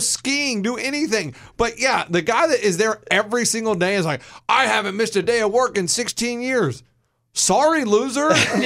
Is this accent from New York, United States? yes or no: no; Austin, Texas, United States; See, I grew up in Austin, so I skipped all the, and we could skip all the time and it was no problem.